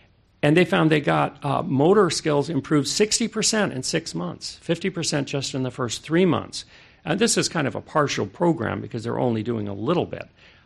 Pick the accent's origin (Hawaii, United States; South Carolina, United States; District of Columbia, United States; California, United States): Hawaii, United States; We come from Maui.